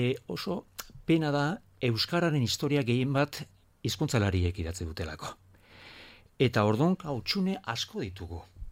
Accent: Pamplona, Navarre, Spain; also born or lived in Tudela / Barcelona; nik nire bizitzako lehen 8 urteak Bartzelonan eman nituen. Bai. Ni hola, Iruñera etorri nintzen 8-9 urte nituela.

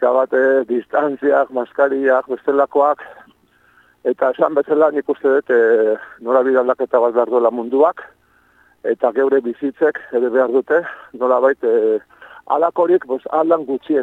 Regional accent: Lasarte-Oria, Basque Country, Spain; justo atzo, Lasarte Orrian, gure herrian, ba, ikasolan da eskolan, ibilin nintzen

